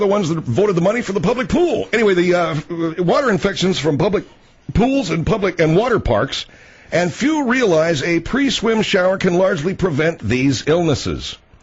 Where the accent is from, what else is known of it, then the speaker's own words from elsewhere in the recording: Arcadia, California, United States; I mean, I grew up in Arcadia, California, and we had a huge public pool in the summertime.